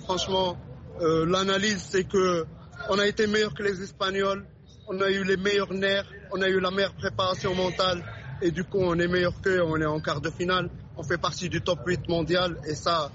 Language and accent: French; Morocco; le soutien qu'on a reçu ici en tant que Marocain